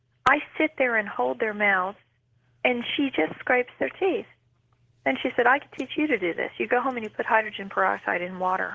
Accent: Texas, United States; I'm from Texas, y'all.

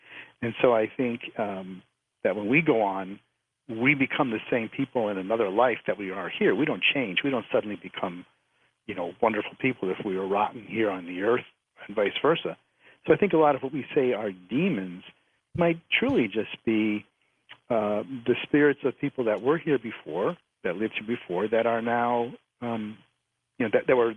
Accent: New England, United States; Well, you know, I grew up in New England, which was, a haunted place like so many places are.

